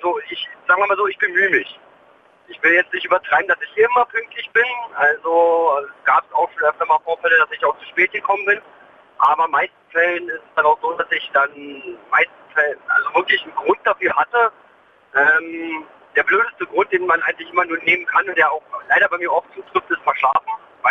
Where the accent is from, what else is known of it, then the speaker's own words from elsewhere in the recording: Hennigsdorf, Brandenburg, Germany; Nicht ganz, aber ich komme aus Henningsdorf, ja.